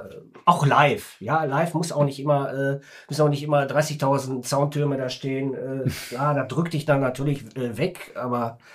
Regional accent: Gelsenkirchen, North Rhine-Westphalia, Germany; Ich meine, wir kommen aus Gelsenkirchen, ne?

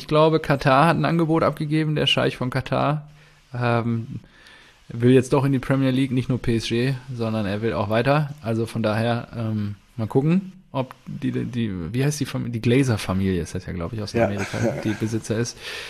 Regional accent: Dortmund, North Rhine-Westphalia, Germany; wir als Dortmunder

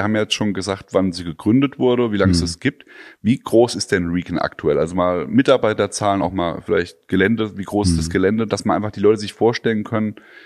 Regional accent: Obertshausen, Hesse, Germany; Wir kommen ja hier aus der Großstadt will ich jetzt nicht sagen, aber Obertshausen ist 15 Minuten von Frankfurt

